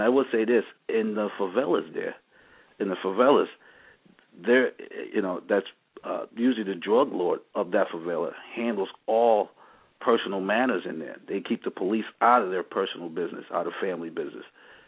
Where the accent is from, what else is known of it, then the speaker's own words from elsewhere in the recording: New York, United States; And I remember growing up in New York, we were more in tune with our neighbors.